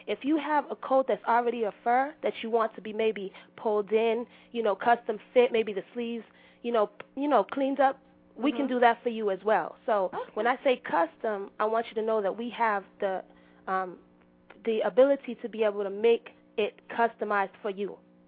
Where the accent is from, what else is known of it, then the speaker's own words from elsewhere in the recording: Boston, Massachusetts, United States; Me, I'm from Boston, and I work, you know, out of Boston, Massachusetts.